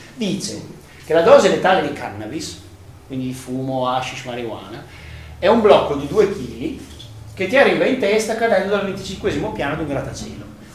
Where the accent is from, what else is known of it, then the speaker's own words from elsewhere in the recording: Novellara, Emilia-Romagna, Italy; now in Fabbrico, Italy; io sono di Fabbrico, sono nativo di Novellara, quindi sono vostro vicino di casa. Nativo di Novellara e abito a Fabbrico da un po' di anni.